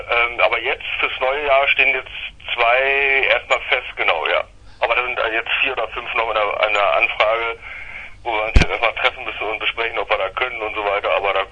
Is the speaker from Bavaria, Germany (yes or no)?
no; Hanover, Lower Saxony, Germany; also born or lived in Berlin; Ja, seitdem ich 7 bin ich in Hannover und fühle mich jetzt auch komplett als Hannoveraner.